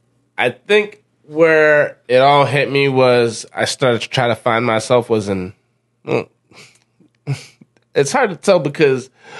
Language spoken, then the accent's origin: English; Worcester, Massachusetts, United States; I come from Worcester, Massachusetts. I was born and raised in Worcester.